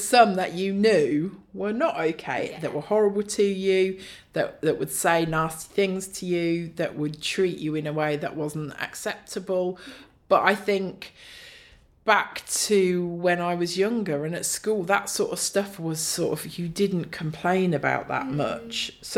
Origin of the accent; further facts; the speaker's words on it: East Midlands, United Kingdom; moved away as an adult; now in Bradford, United Kingdom; I moved to Bradford by choice. I grew up in Northamptonshire and moved here to study.